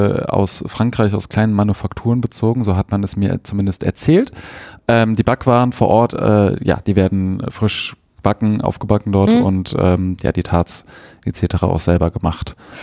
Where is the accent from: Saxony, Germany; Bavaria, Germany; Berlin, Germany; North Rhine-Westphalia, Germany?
North Rhine-Westphalia, Germany; Düsseldorf; die man jetzt ja nicht unbedingt aussuchen würde als Düsseldorfer.